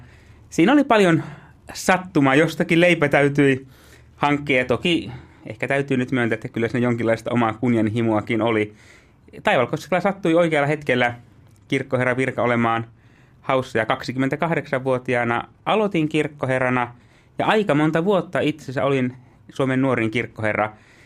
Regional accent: Kuusamo, North Ostrobothnia, Finland; born there; olen syntyjään siitä naapurista Kuusamosta ja asun itse edelleenkin Kuusamossa ja kuljen sieltä käsin Taivalkoskella.

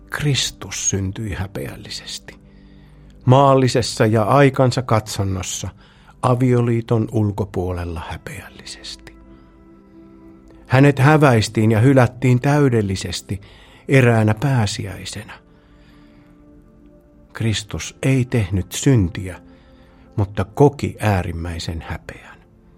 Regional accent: Mikkeli, South Savo, Finland; olen Mikkelistä.

